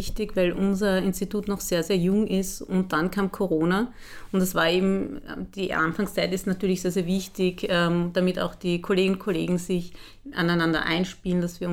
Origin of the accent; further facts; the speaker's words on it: Vienna, Austria; born there; ich bin gebürtige Wienerin. Meine Eltern stammen aus Ägypten, die sind aber schon seit über 40 Jahren in Österreich. Also somit fühle ich mich als Wienerin durch und durch.